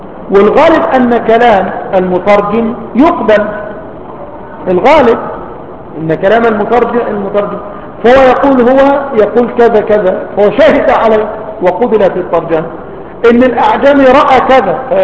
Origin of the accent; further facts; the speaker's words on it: Egypt; لو عندنا في مصر أقرع